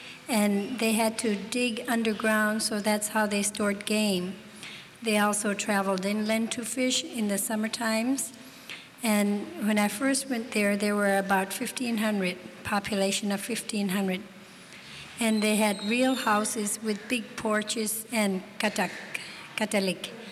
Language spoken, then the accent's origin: English; Wainwright, Alaska, United States; I wanted to talk about my hometown, Wainwright. I'm going to relate what I experienced. My parents brought me to Wainwright when I was a child. I essentially grew up in Wainwright beginning from 10 years of age.